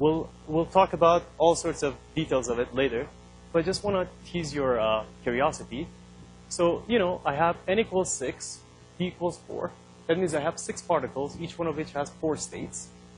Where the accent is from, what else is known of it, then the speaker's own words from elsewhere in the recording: Canada; Well, being a Canadian, I'm going to use the hockey stick.